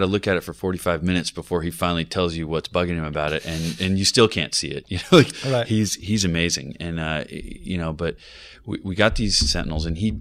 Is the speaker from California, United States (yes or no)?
yes; California, United States; I'm from California. I know what a palm tree looks like. I know what some dead grass looks like